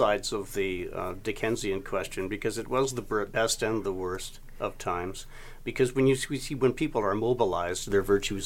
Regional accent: Fernie, British Columbia, Canada; born there; also born or lived in Vernon / Vancouver / Seattle / Edmonton; I was born in Fernie. So I'd lived in Fernie, Vernon, in the Okanagan, Vancouver, Seattle, Edmonton, and Windsor.

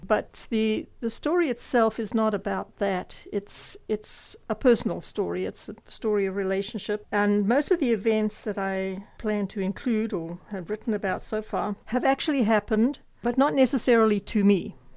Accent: Zimbabwe; now in Canada; I was born and bred in Zimbabwe, and I left there in 1982 and came to Canada, and it was a real culture shock. You know, I soon got used to it. Canada has very definitely become home.

